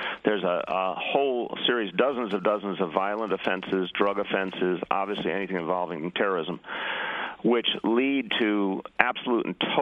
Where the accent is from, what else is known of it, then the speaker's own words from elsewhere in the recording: Massachusetts, United States; it turns out we're both from the Boston area in terms of where we grew up.